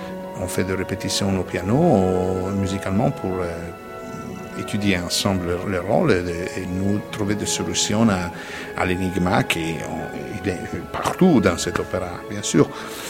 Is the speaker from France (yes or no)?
no; Italy; Je suis italien et je viens de dans une tradition d'un pays qui fait de l'opéra vraiment un héritage très important